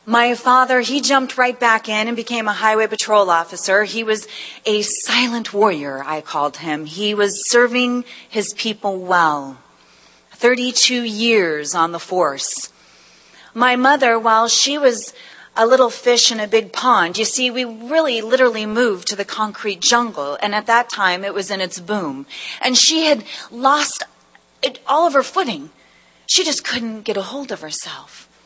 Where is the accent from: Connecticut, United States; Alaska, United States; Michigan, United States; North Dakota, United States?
North Dakota, United States; Cooperstown; I grew up in a little town called Cooperstown, North Dakota. I hail from the Great Plains. It was a town of about 1,500 people, one stoplight, one movie theater, a little restaurant, and one little tiny store and a courthouse